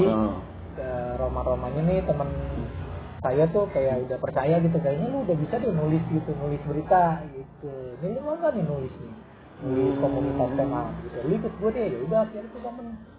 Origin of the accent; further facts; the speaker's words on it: Jakarta, Indonesia; Nah, kita orang Betawi kan kita nontoninnya Lenong.